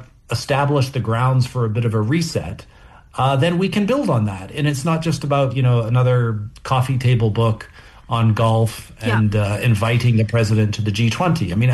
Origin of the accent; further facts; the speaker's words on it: Canada; as you know, I'm Canadian